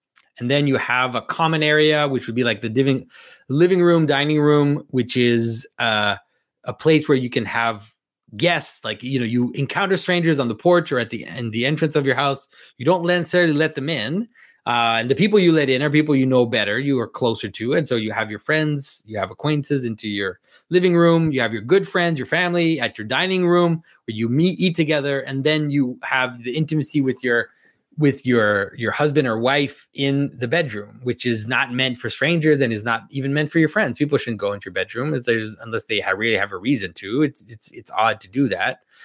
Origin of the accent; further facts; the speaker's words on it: Canada; Because I was I'm French Canadian, and so I did consider Catholicism before becoming Orthodox.